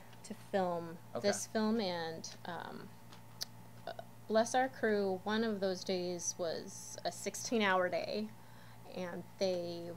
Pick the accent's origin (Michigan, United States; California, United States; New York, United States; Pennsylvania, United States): California, United States; Sacramento; I'm originally from Sacramento.